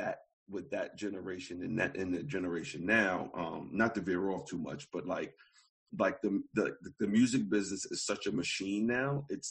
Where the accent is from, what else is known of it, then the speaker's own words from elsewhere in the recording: Brooklyn, New York, United States; I'm 43. I'm from Brooklyn, and I don't know.